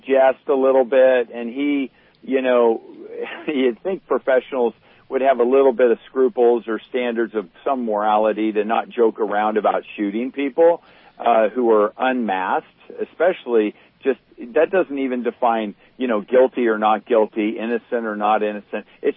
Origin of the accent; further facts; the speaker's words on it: Rough and Ready, California, United States; And I'm from Rough and Ready, California.